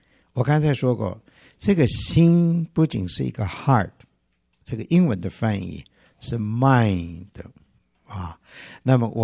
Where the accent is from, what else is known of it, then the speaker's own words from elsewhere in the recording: China; 我们中国人有一句话说什么，笑里藏什么。